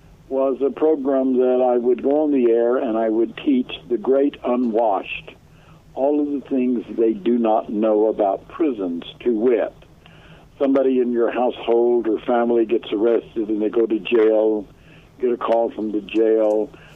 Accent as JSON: {"language": "English", "town": "Houston", "region": "Texas", "country": "United States", "tie": "born or raised there", "said": "Lived through the North Shore area whenever I was about 5 years old and spent the rest of my time out there."}